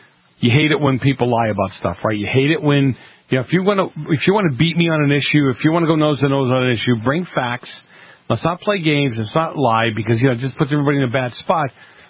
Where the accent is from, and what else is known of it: East Coast, United States; born or raised there